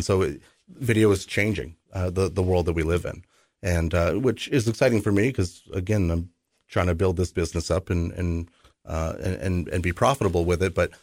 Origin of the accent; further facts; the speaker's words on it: Nashua, New Hampshire, United States; now in Manchester, United States; I am. Born and raised in Nashua, class of 98. Still have family in Nashua, some family up here in Manchester, which is where I currently reside now.